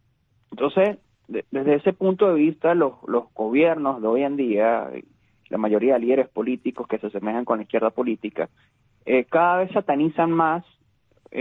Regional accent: Venezuela; todos nosotros que crecimos en la Venezuela del chavismo entendimos cómo el proceso de igualar es destruir

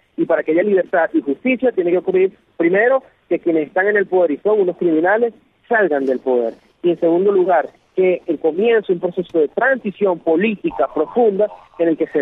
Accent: Venezuela; Mire, yo como venezolano

